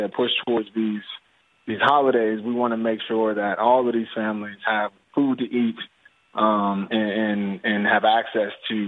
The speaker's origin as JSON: {"language": "English", "region": "New Jersey", "country": "United States", "lives_now": "New Orleans, United States", "said": "I'm from New Jersey, South Jersey, we're doing these things, doing the same initiative, and then here in the 504, so..."}